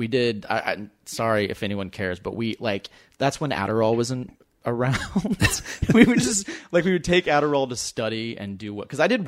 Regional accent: Dallas, Texas, United States; I'm from Dallas.

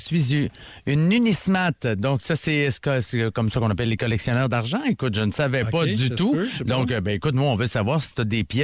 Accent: Centre-Val de Loire, France; Je viens de la Beauce, puis je suis capable de déchiffrer des mots de gens qui articulent pas.

